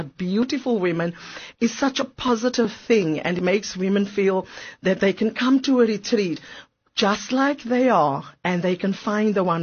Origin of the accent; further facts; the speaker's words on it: Bontheuvel, Western Cape, South Africa; born there; I was born in Bontheuvel, one of seven children.